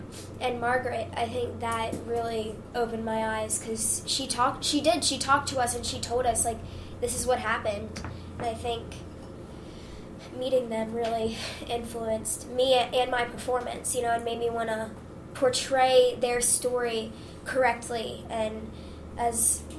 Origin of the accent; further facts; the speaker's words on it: United Kingdom; accent: British; I stayed in my British accent the whole time while filming, so...